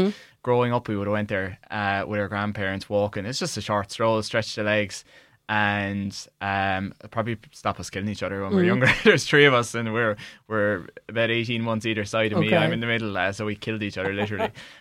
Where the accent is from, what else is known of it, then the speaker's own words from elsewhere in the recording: Kilmacthomas, Munster, Ireland; So I'm from Kilmacthomas, okay.